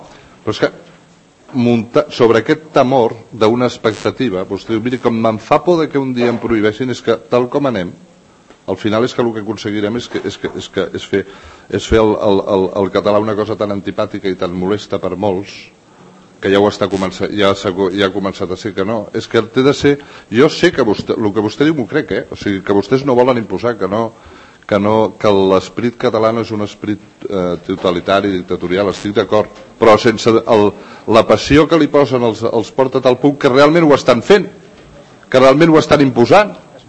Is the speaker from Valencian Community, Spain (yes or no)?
no; Catalonia, Spain; jo sóc català